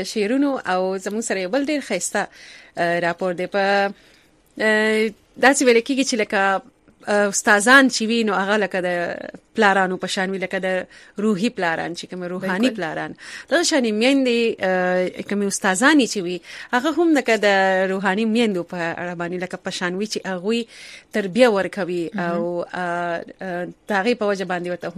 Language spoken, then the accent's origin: Pashto; Karachi, Sindh, Pakistan; نو زه چې په کراچۍ کې ښار کې پیدا لوي شم